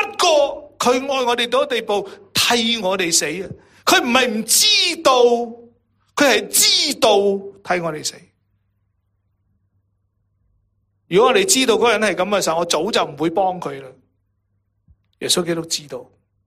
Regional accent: Guangdong, China; 我们广东人成日都发明一些好好的，

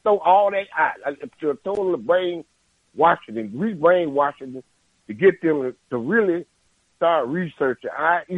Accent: Fort Lauderdale, Florida, United States; Okay, because I was raised down there in Fort Lauderdale, see?

